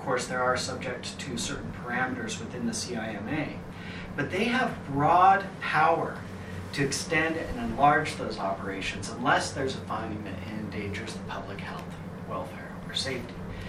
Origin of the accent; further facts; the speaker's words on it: Hyde Park, United States; if I was in a small community like this one, I grew up in Hyde Park, if I was in a small community like this one